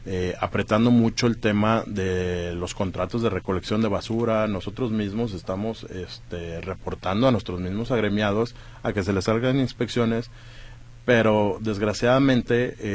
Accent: Guadalajara, Jalisco, Mexico; es una cultura que nosotros como tapatíos tenemos

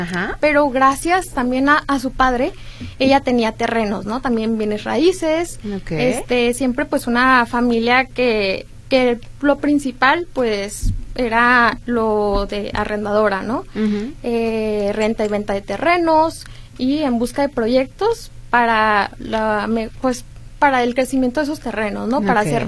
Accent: Zapopan, Jalisco, Mexico; born there; Tengo 20 años, soy nacida aquí en Zapopan, Jalisco.

